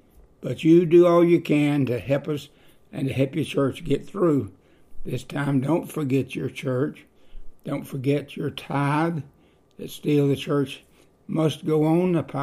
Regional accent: Gordo, Alabama, United States; I'm from Gordo, Alabama

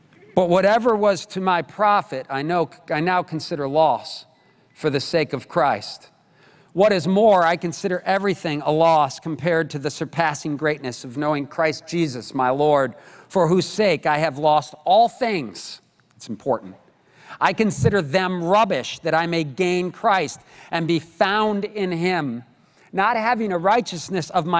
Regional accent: New York, United States; I'm a New Yorker. Most of you know that. However, I live in upstate New York.

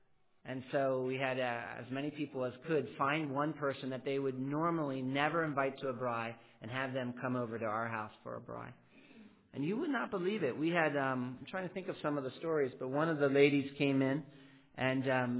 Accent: Pennsylvania, United States; Where I grew up in Pennsylvania, you certainly can love strangers

